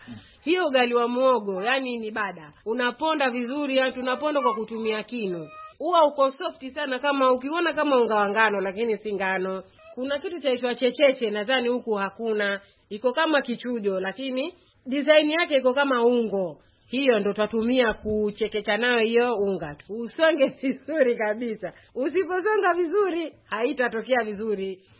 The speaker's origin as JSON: {"language": "Swahili", "town": "Tanga", "region": "Tanga Region", "country": "Tanzania", "tie": "born or raised there", "said": "Mimi ni mzaliwa wa Tanga, Tanga mjini, sehemu inaitwa Barabara 8. Nimekulia hapo"}